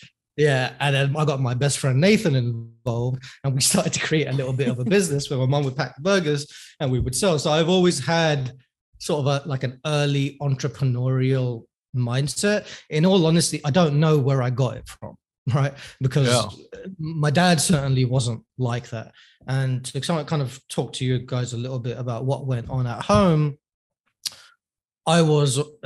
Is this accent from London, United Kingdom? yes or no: yes; Hounslow, London, United Kingdom; born there; So I was born in West London. It's a small town called Hounslow. It's about 15 minutes away from Heathrow. So it's not in Notting Hill or central London or any of the nice parts. It's more in a working class environment. My family, so I'm Muslim